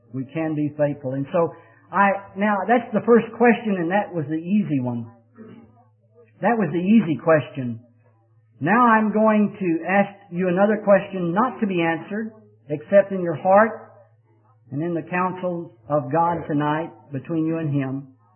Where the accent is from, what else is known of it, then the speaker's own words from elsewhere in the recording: Texas, United States; because I'm from Texas too